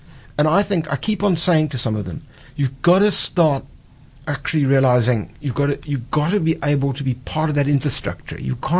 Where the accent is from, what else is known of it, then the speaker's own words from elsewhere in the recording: South Africa; I don't think you can have the sort of meaning as a South African outside South Africa as you can have inside South Africa.